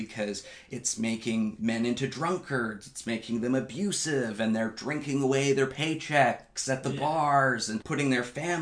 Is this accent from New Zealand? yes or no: no; Alberta, Canada; I grew up in Northern Alberta, and they're still the, you know, the Protestant, conservative, Christian values, they're still there.